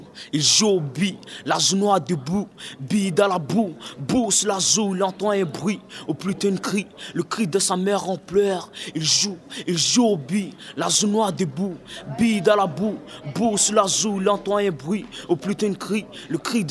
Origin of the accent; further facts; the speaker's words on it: Réunion, France; chez nous, à La Réunion, là-bas, on passe notre temps à se bagarrer